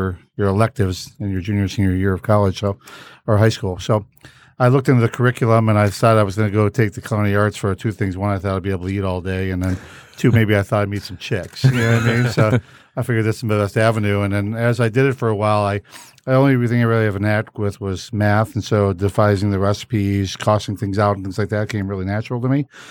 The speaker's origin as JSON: {"language": "English", "town": "Madison Heights", "region": "Michigan", "country": "United States", "tie": "born or raised there", "said": "Well, I grew up in Madison Heights, and when I was in high school, there was a vocational schools in Oakland County"}